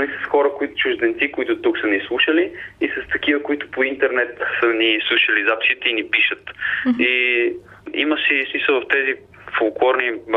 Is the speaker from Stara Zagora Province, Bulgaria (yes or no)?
no; Sofia, Sofia City, Bulgaria; аз съм тук, съм израснал в София